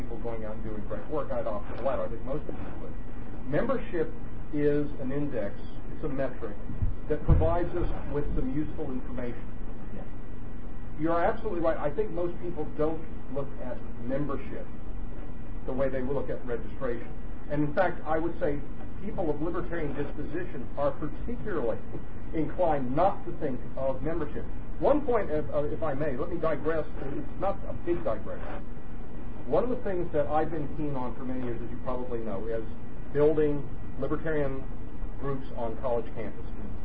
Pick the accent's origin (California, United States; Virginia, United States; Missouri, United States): Virginia, United States; The Commonwealth of Virginia, my home state, of course, we have elections every year.